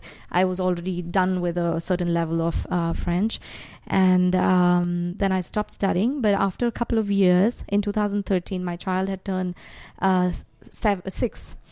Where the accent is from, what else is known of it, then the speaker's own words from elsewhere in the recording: Bangalore, Karnataka, India; I grew up in India for, about 37 years I was in India, growing up in Bangalore.